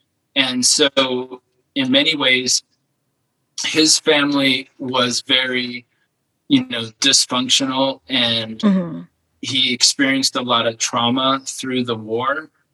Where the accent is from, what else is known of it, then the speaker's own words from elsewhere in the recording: California, United States; my takeaway from growing up in the East Bay was being adaptable